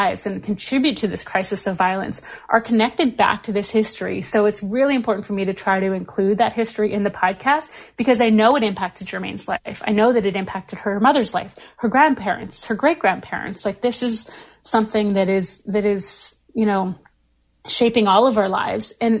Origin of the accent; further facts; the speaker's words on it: Saskatchewan, Canada; coming from Canada and being born and raised in Treaty 4 territory in Saskatchewan